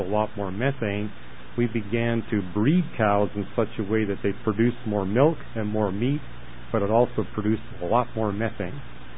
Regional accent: Canada; There was a lot of that going on when I was raised in Canada.

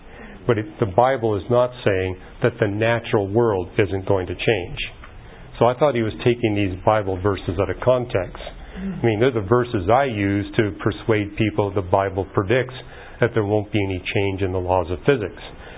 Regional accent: Canada; And hey, I'm from Canada.

